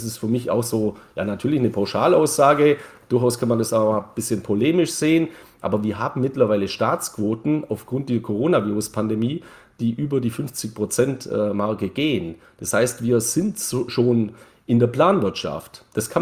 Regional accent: Neu-Ulm, Bavaria, Germany; Also ich komme aus Neu-Ulm

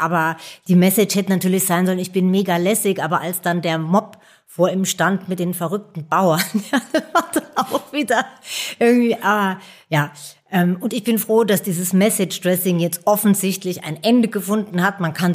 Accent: Speyer, Rhineland-Palatinate, Germany; Ich komme aus einer kleinen, einer der ältesten Städte Deutschlands. Ich komme aus Speyer am Rhein, das ist in Rheinland-Pfalz. Ich habe eine ganz schöne Kindheit, sehr unbeschwert dort verbracht

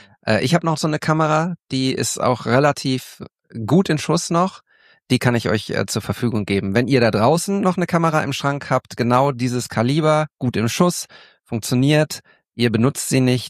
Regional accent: Münster, North Rhine-Westphalia, Germany; born there; Ich bin ja ein gebürtiger Münsteraner

